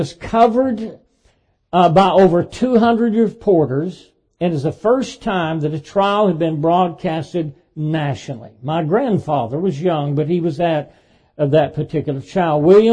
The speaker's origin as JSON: {"language": "English", "town": "Dayton", "region": "Tennessee", "country": "United States", "tie": "born or raised there", "said": "took place in 1925 in Dayton, Tennessee. That's my hometown."}